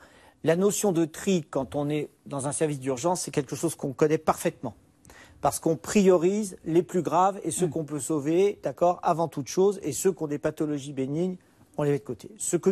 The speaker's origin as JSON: {"language": "French", "country": "France", "said": "Nous sommes Français, donc d'un coup, si on nous met comme ça des entraves"}